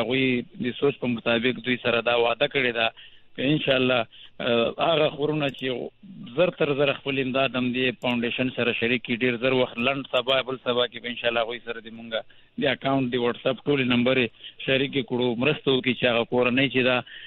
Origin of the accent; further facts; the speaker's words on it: Afghanistan; زه افغان یم ټول افغانستان زموږ دپاره د مور حیثیت لري